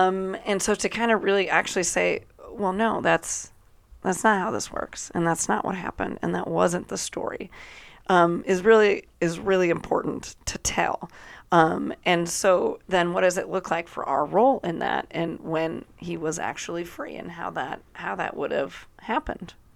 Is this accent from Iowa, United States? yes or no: yes; Iowa, United States; Because I'm from Iowa, right? Like, by and large, we weren't really involved in a lot of this.